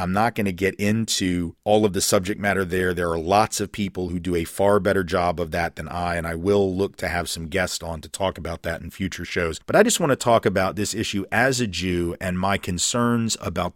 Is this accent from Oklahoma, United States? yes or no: no; Nashville, Tennessee, United States; And I grew up in Nashville, as I said, going to a Reform temple where it was certainly part of our, you know, curriculum.